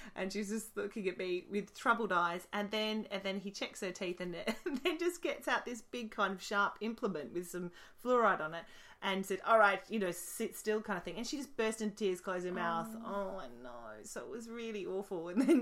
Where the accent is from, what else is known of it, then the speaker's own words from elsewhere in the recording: Australia; accent: Australian; I'll just keep to the Australian one.